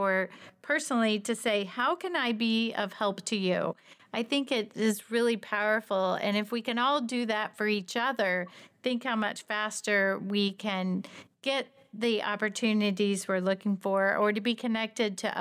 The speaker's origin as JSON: {"language": "English", "region": "Indiana", "country": "United States", "said": "Not just saying I'm from Lagodi, Indiana, but sharing something the next step. I have a high school reunion. I just met up with some friends from my hometown."}